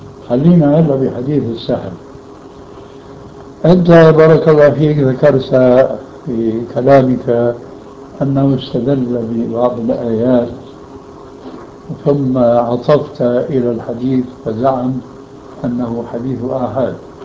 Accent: Syria; اطرح امامك كما يقولون عندنا بالشام

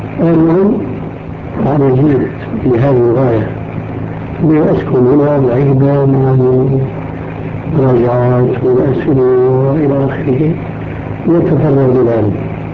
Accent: Syria; moved away; انا خروجي من سوريا في لبنان

